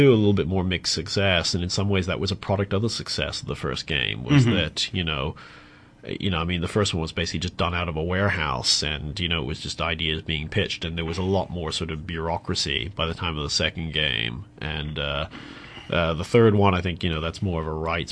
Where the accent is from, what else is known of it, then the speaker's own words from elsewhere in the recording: United Kingdom; I'm from the UK originally. I mean, I'm sort of, you know, Anglo-American is probably the best way to describe it